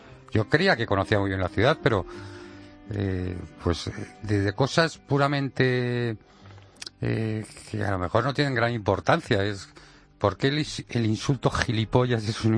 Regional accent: Madrid, Community of Madrid, Spain; born there; los que somos nacidos en Madrid, pues nuestros padres no lo son, o nuestros abuelos no lo son.

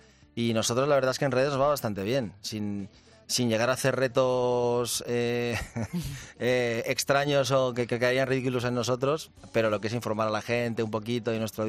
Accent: Madrid, Community of Madrid, Spain; los dos somos de Madrid.

